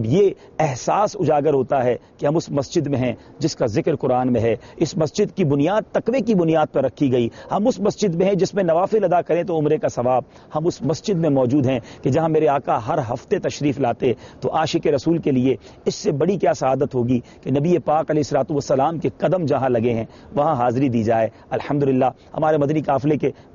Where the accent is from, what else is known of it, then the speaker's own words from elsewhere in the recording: Karachi, Sindh, Pakistan; ہم باب المدینہ کراچی سے ہیں۔